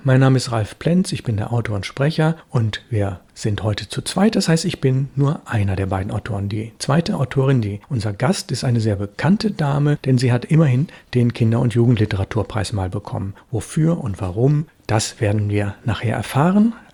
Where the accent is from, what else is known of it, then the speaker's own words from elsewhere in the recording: Bad Godesberg, North Rhine-Westphalia, Germany; Wir sind ja beide in Bad Godesberg aufgewachsen und haben in Bonn studiert.